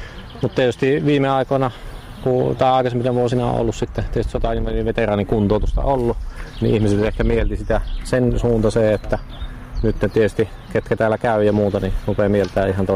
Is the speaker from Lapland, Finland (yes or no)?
no; Mikkeli, South Savo, Finland; Joo, minä olen Mikkelistä, olen kotosi. Ja asunut täällä jo 41 vuotta kohta.